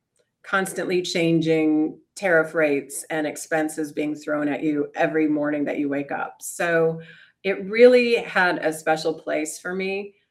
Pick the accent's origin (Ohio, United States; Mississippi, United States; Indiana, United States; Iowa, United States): Iowa, United States; Yeah, I grew up in Iowa on a farm, kind of like straight out of Central Casting, the family farm that my mother grew up on.